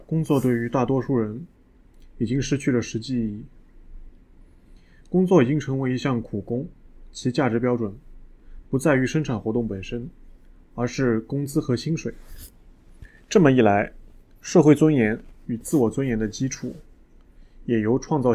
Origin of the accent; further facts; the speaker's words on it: China; 我一个中国人